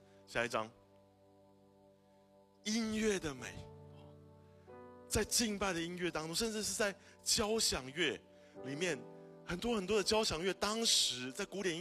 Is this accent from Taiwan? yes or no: yes; Taiwan; 我们台湾人都蛮喜欢吃东西嘛。